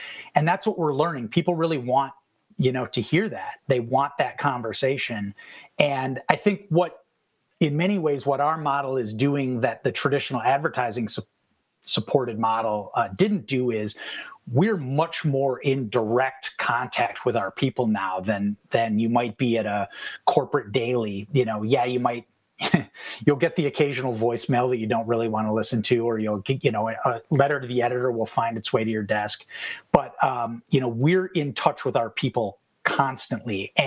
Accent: Minnesota, United States; now in Madison, United States; No, I grew up in the Twin Cities, but I came here for college, like so many of us do.

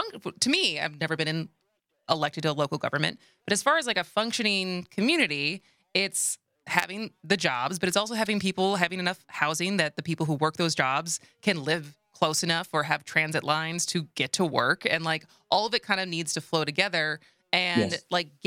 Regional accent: Madison, Wisconsin, United States; I mean, I'm not from South, I grew up in Madison

